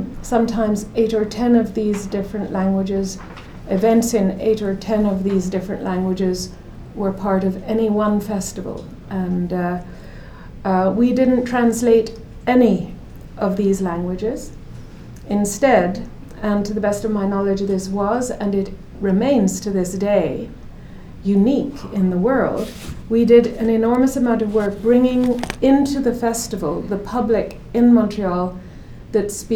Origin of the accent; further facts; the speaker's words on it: Northern Ireland, United Kingdom; I'm from Northern Ireland, so far from the Arab world.